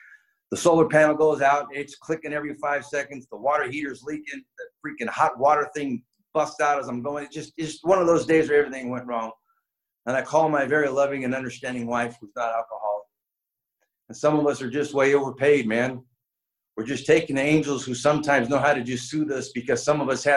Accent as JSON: {"language": "English", "region": "California", "country": "United States", "tie": "born or raised there", "said": "And I'm from the East Bay. I'm born and raised to a wonderful set of migrant parents. They're from the Azores Islands."}